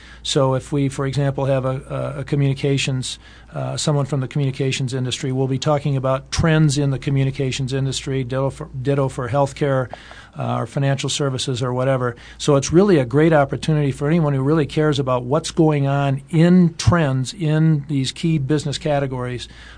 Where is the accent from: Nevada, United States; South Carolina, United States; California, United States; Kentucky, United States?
Nevada, United States; Las Vegas; I am from the Las Vegas area. I do bring an outsider's perspective to Tucson.